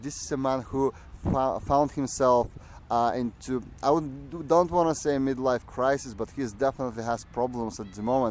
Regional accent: Bulgaria; moved away as an adult; now in London, United Kingdom; I'm originally from Bulgaria. I graduated in Bulgaria in acting, then I moved to UK where I graduated the theatre directing in University Falmouth.

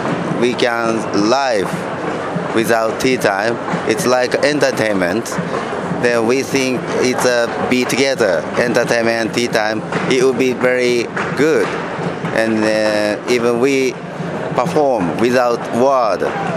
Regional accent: Tokyo, Japan; English is a second language; I'm from Japan, from Tokyo. Yeah.

